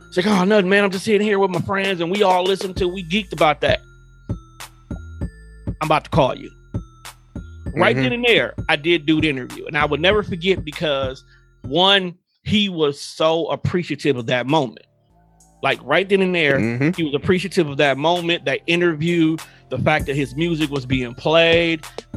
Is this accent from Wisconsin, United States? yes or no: yes; Milwaukee, Wisconsin, United States; Born and raised in Milwaukee. Literally I've been here to see it all.